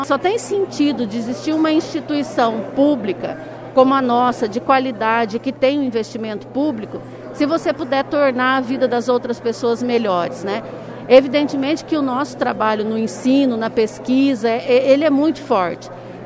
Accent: Bandeirantes, Paraná, Brazil; eu sou aqui de Bandeirantes, né?

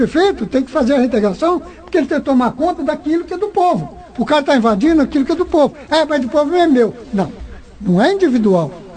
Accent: Bandeirantes, Paraná, Brazil; born there; graças a Deus eu nasci em Bandeirantes, vivo em Bandeirantes.

